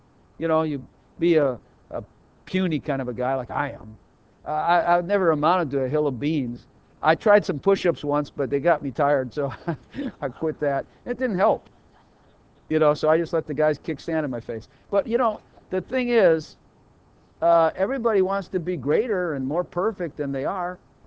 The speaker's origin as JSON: {"language": "English", "town": "Chicago", "region": "Illinois", "country": "United States", "said": "I know because I'm from Chicago. That's the way we do it in Chicago."}